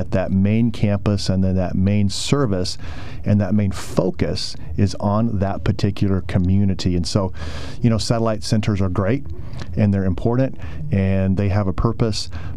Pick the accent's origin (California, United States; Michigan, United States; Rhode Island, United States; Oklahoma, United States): Oklahoma, United States; You know, I'm from Oklahoma. I'm a rancher. And we need ag mechanics in Oklahoma.